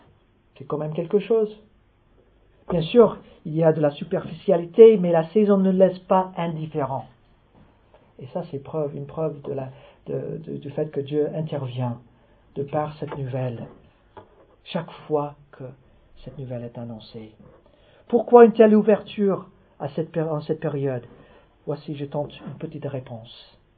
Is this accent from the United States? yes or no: yes; United States; now in France; parce que j'habite en France, je suis Américain, j'ai des origines italiennes